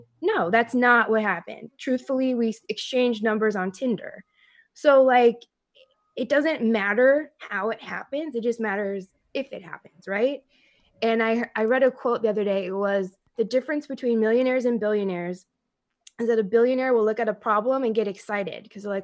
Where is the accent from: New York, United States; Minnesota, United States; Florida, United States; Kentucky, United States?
Minnesota, United States; Minneapolis; now in California, United States; Because I grew up in Minneapolis, and I used to dream about living in California.